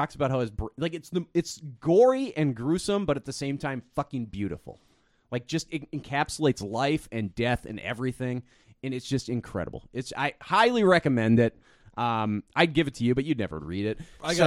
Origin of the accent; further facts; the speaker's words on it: St. Louis Park, Minnesota, United States; born there; I was born in St. Louis Park, but I just say I was born in Minneapolis. It's easier.